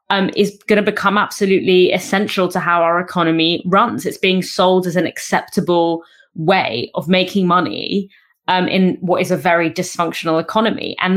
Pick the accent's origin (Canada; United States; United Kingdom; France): United Kingdom; London; the area that I grew up in London